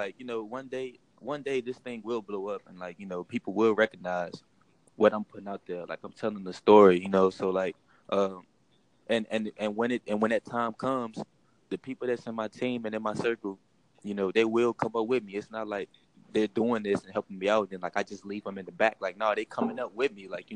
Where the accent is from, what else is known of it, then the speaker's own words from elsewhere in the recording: Fairfax, Virginia, United States; born there; I was born in near Washington, D.C. in Fairfax, Virginia.